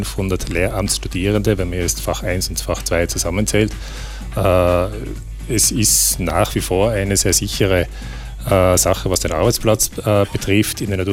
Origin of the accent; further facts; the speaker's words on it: Austria; Aber bei uns an der Fakultät für Biologie sind wir an sich noch in einem halbwegs vernünftigen Berei